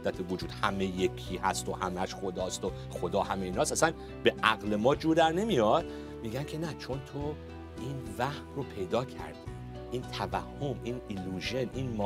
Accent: Iran; من خودم توی خانواده بزرگ شدم، خانواده دراویش در ایران

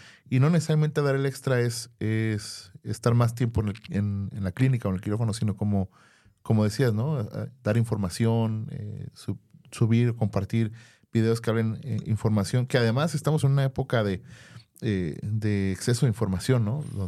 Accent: Mexico; Que nos caracteriza como mexicanos, ¿no?

